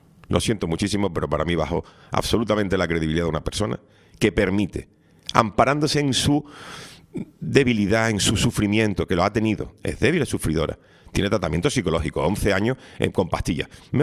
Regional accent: Spain; pero nosotros como españoles votaremos probablemente a principios del año que viene.

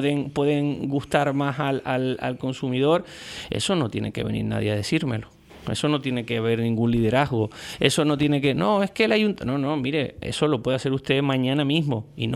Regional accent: Puerto de la Cruz, Canary Islands, Spain; yo soy de aquí, del Puerto de la Cruz, mi familia son de aquí, digamos que conozco muy bien la idiosincrasia de la ciudad o del norte de la isla, y ahora llevo muchísimos años vinculado también profesionalmente a la Orotava

